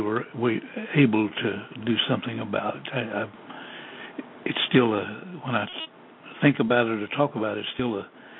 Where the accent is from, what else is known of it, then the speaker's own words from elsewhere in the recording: Wright City, Oklahoma, United States; living in my hometown of Wright City, and myself would be able